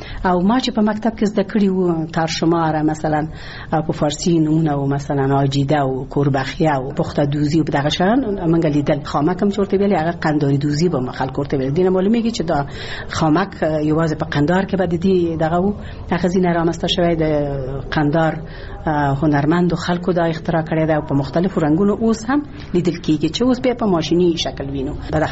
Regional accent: Ghazni, Afghanistan; born there; زه په غزنی کې زیږیدلې ما

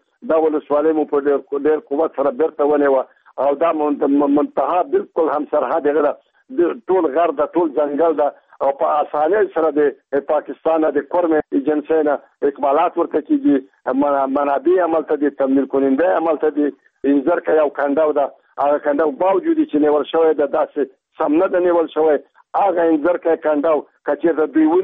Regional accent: Paktia, Afghanistan; زه خپله د پکتیا یم د چکپنې ولسوالۍ یم

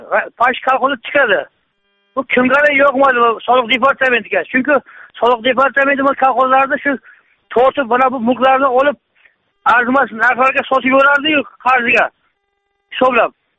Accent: Nurota, Navoiy Region, Uzbekistan; Navoiy viloyati Nurota tumanidan, Devran qishlog'idan.

